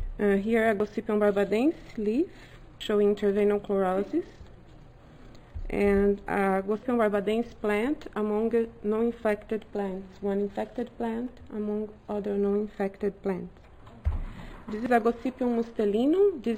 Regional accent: Brazil; I'm from Brazil.

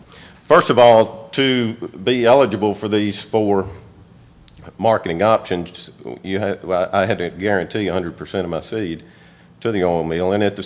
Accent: Midnight, Mississippi, United States; from Midnight, Mississippi.

